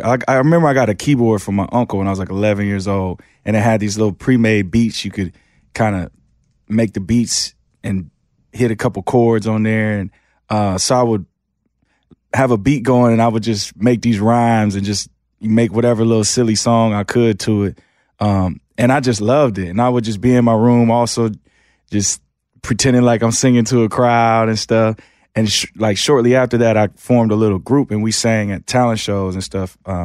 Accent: Memphis, Tennessee, United States; also born or lived in Atlanta, United States / Michigan, United States; All over the place. I tell people I grew up in Memphis because that was like my main formative years. But, you know, outside of Memphis, outside Atlanta, we're in this small little town in Michigan.

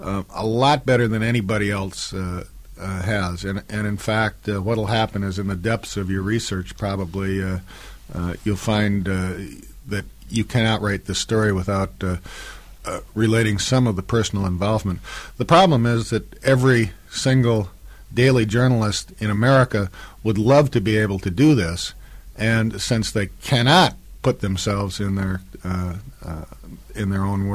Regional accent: Montana, United States; I would mention a southern, since I'm from Montana, the frigid part of the soul.

